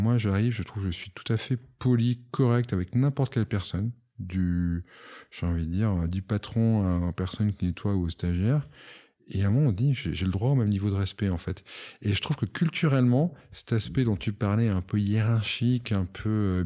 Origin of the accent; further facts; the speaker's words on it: Monaco; je suis monégasque, donc en plus, j'aime être pas trop loin de Monaco.